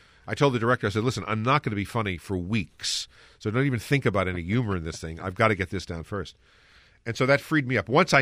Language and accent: English; Louisiana, United States; where I grew up in the Ninth Ward, I mean, people, you know, worked on their Mardi Gras costumes all year, and parties all the time.